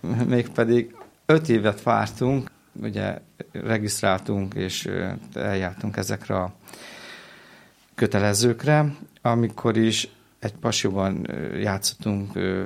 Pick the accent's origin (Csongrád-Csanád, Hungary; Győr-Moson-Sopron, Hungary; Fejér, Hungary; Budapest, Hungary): Csongrád-Csanád, Hungary; Én Csongrád, megye Csongrád.